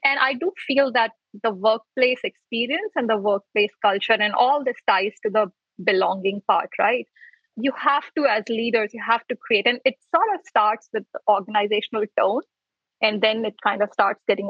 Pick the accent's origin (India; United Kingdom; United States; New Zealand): India; I was born and raised in India.